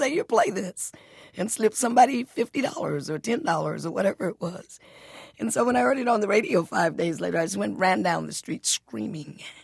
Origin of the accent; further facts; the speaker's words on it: Detroit, Michigan, United States; But I was from Detroit, and blacks at the time felt that if they were raised, born and raised in the North, were a little bit better than blacks who were born and raised in the South.